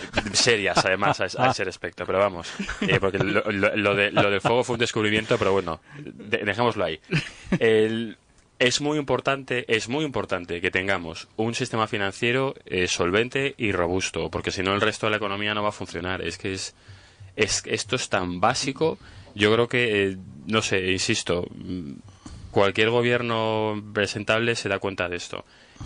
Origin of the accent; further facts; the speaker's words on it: Spain; como somos españoles, dijimos, no, con 40.000 llego